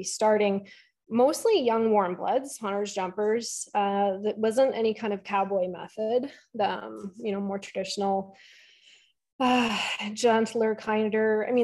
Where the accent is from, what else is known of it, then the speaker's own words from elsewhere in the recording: Etobicoke, Ontario, Canada; also born or lived in Loretto; I grew up in Etobicoke. When I was also 18, my parents and I moved out of the city and we bought our first farm, and it was near Loretto, near Alliston.